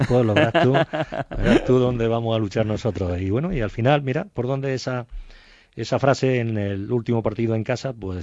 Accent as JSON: {"language": "Spanish", "town": "Jaén", "region": "Andalusia", "country": "Spain", "said": "un poco de aceite de mi tierra para darle"}